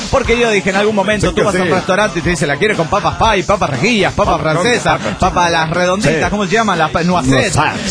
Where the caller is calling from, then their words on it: Mexico City, Mexico; del DF mexicano.